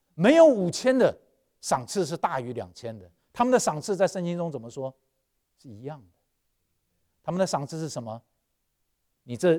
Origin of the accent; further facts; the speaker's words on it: China; 当然我们中国人都很谦虚，我们都是一千的了。